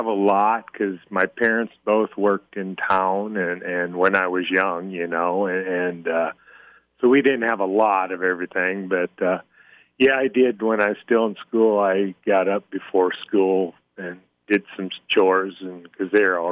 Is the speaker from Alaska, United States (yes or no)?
no; State Center, Iowa, United States; Well, I grew up here in State Center on our family farm here.